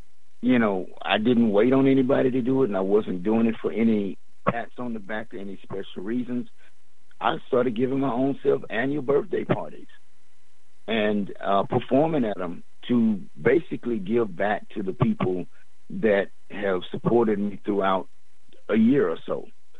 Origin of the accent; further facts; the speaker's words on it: Dallas, Texas, United States; I'm just from Dallas, so it's hard for me to be something.